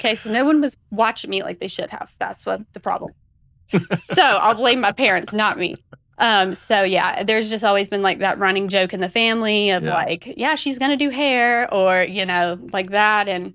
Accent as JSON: {"language": "English", "town": "Norway", "region": "South Carolina", "country": "United States", "said": "Okay, so nobody ever knows the town that I'm from, but it's about an hour south of Columbia. The town is Norway."}